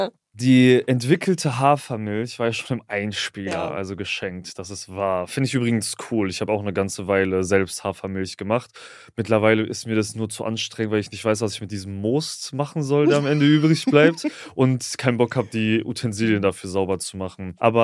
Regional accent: Mannheim, Baden-Württemberg, Germany; so auf dem Weg nach Mannheim in meine Heimat

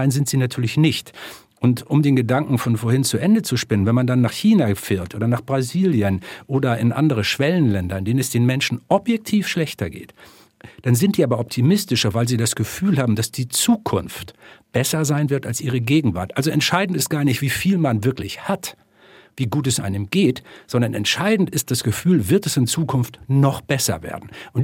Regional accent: Germany; in dieses Land, in mein Heimatland

